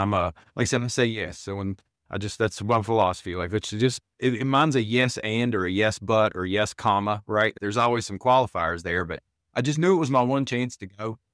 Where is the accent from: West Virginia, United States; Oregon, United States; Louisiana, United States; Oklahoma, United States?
West Virginia, United States; We're from a place that's poor. We're from Southern West Virginia in the coal fields. There's not a lot of industry down there.